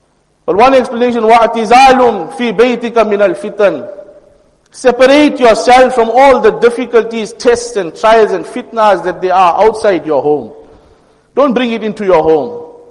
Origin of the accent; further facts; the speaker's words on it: Phoenix, KwaZulu-Natal, South Africa; And brothers, make maaf, I come from Phoenix.